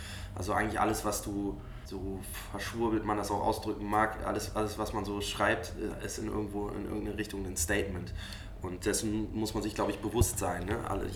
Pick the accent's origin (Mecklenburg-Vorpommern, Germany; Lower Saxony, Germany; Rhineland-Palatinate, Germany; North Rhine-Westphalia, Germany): Lower Saxony, Germany; aus dem Norden von Niedersachsen, Nordwesten von Niedersachsen kommen, von der Nordseeküste im Grunde mehr oder weniger weg, kann man ja durchaus auch sich als Norddeutscher identifizieren. Und das tun wir auch ganz stark. Wir sind sehr verwurzelt in unserer Heimat.